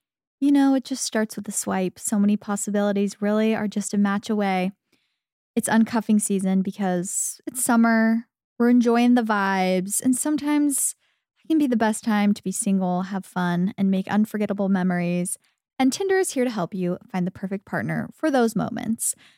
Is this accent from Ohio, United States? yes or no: no; Arizona, United States; As a little girl growing up in Arizona, wanting to be that girl so bad, like just a beach girl.